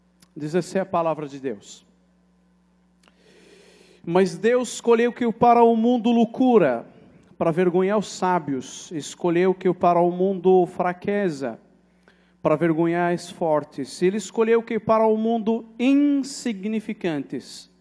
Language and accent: Portuguese; Morocco; Portuguese is a second language; moved away as an adult; now in Brazil; Eu nasci em Marrocos, fui criado em Marrocos, sou marroquino de origem, e entrei no Brasil em 2013, 4 de agosto de 2013. Tenho 5 anos no Brasil